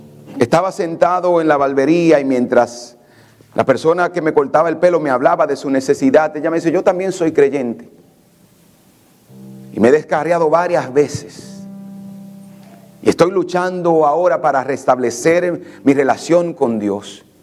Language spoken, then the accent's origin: Spanish; Dominican Republic; Mire, yo crecí en República Dominicana.